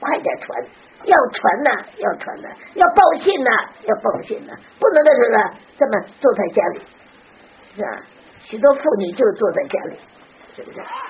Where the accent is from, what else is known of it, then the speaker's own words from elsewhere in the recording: China; 我们中国人最多，你到海外哪个国家都有中国人，多得不得了